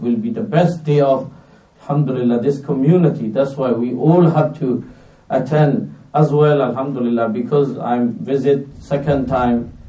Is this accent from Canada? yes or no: no; Myanmar; English is a second language; now in London, United Kingdom; I came from, I'm originally from Burma